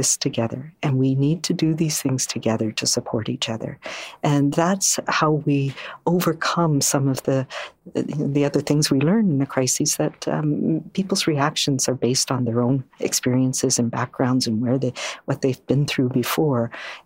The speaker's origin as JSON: {"language": "English", "region": "Prince Edward Island", "country": "Canada", "said": "where I come from, we have this saying, I'm a Far East Coaster, so I'm from Prince Edward Island."}